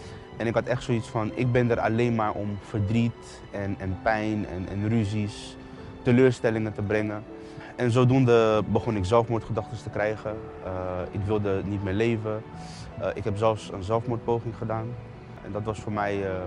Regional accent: The Hague, South Holland, Netherlands; Ik kom uit Den Haag. Ik heb een goede jeugd gehad.

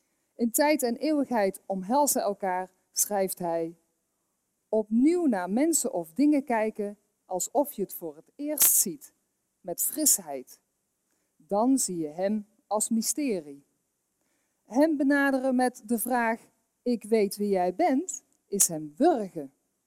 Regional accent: Veghel, North Brabant, Netherlands; wat ik eigenlijk al mijn hele leven aan het doen ben sinds mijn jeugd hier in Veghel.

